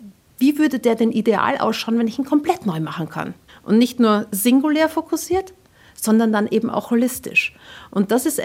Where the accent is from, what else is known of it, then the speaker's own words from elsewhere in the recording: Austria; born there; Als geborener Österreicher und sehr viel Kaffeetrinker